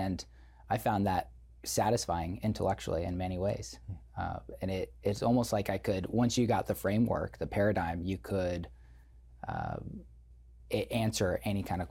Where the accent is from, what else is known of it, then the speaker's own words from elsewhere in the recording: Colorado Springs, Colorado, United States; I grew up in Colorado Springs as an evangelical Christian and a great Christian family, and really grateful for the upbringing my parents gave me.